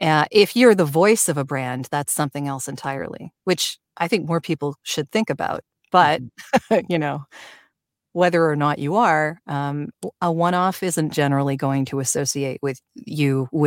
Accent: Canada; like I'm Canadian. So, so when it comes to doing political stuff in the US, I sort of have, a reason to care, but it's not my country.

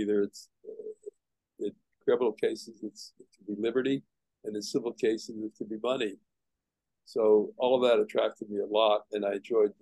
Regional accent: Texas, United States; Growing up in Texas, going to New York was just too overwhelming, I think.

